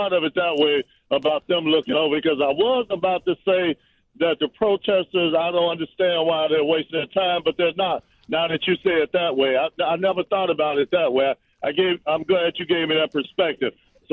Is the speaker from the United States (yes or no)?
yes; Chicago, Illinois, United States; now in Savannah, United States; I'm from Chicago. I still got rental property there.